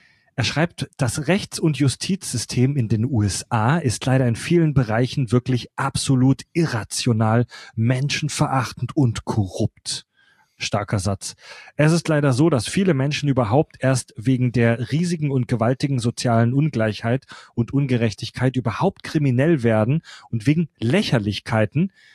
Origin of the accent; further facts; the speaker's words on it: Baden-Württemberg, Germany; also born or lived in Stuttgart; ich komme aus Baden-Württemberg, habe jahrelang in Stuttgart zum Beispiel auch gewohnt